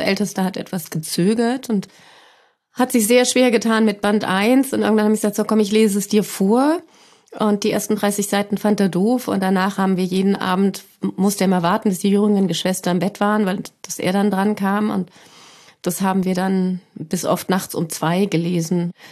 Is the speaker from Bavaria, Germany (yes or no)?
no; Frankfurt, Hesse, Germany; Ich komme aus Frankfurt